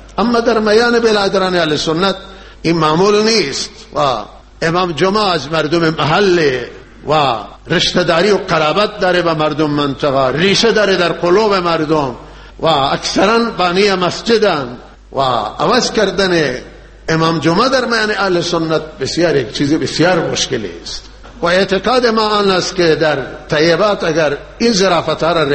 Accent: Iran; ما ایرانی هستیم و وارث این وطنیم،

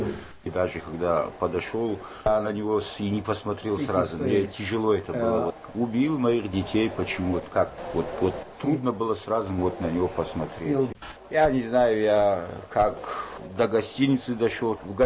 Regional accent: Russia; я ему сказал, что … что я из России

